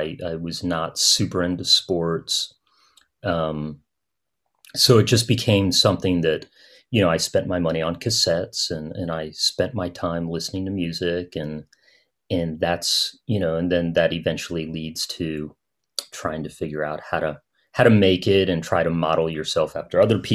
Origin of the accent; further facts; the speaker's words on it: Midwest, United States; I am, you know, born and raised as a Midwesterner, and my partner grew up in Alaska, so we know how to deal with snow.